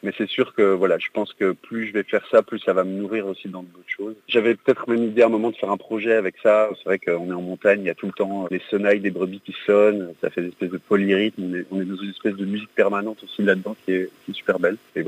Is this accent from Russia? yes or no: no; Brussels, Brussels-Capital Region, Belgium; moved away as an adult; j'ai quitté la ville, j'ai quitté Bruxelles, qui était quand même ma ville natale, où j'ai passé 35 ans